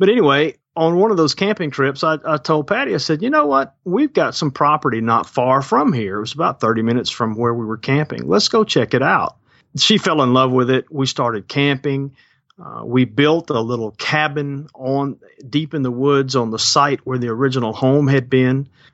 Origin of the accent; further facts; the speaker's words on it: Baker, Louisiana, United States; But I grew up in Baker, Louisiana, which is a suburb basically of Baton Rouge, Louisiana.